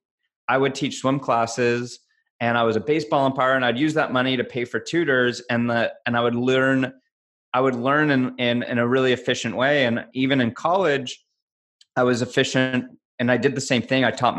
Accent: Los Angeles, California, United States; West LA near Cheviot Hills. And then we moved to Agora.

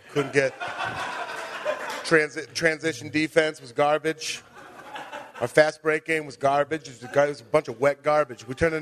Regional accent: Beaverton, Oregon, United States; I grew up in Beaverton, Oregon.

